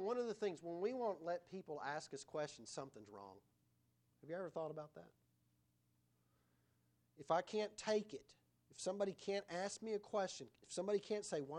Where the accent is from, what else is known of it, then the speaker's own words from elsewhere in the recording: United States; I'm part of the United States. I'm American. I'm American, right?